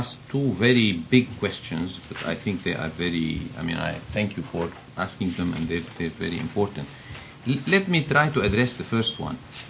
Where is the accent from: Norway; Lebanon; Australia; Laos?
Lebanon; when I grew up in Lebanon, we used to have a lot of comedy shows.